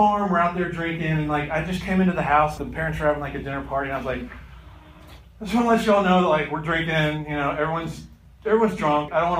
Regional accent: Kentucky, United States; I'm from Kentucky.

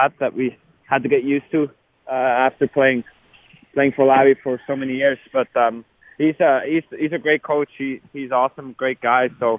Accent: Bern, Switzerland; English is a second language; I mean, I grew up in Bern, and I used to watch my hometown team, and then all of a sudden there's some Swiss guys playing in the NHL

